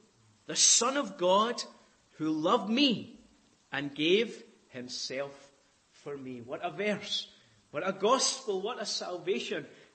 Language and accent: English; Scotland, United Kingdom; Don't ask me to do that the other way about, because I'm Scottish and not Irish